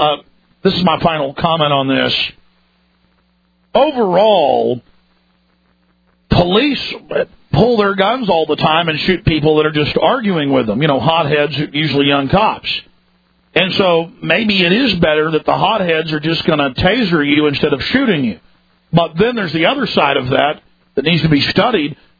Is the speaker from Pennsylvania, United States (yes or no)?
no; Dallas, Texas, United States; I grew up in Dallas, and the water tasted like gasoline.